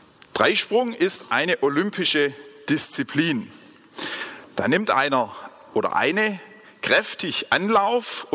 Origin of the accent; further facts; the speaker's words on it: Germany; wir als Deutsche besonders